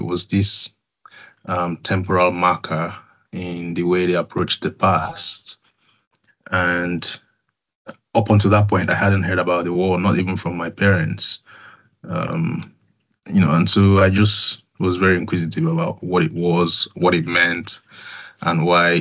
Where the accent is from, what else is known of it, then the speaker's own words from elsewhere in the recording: Lagos, Nigeria; also born or lived in Eastern Nigeria; even though I was born in Lagos, at the start of my secondary school age, my father wanted me to go back to the East